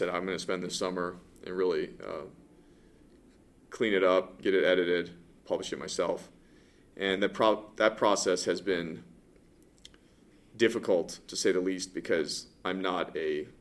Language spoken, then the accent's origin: English; Santa Fe, New Mexico, United States; I happen to know him from growing up in Santa Fe.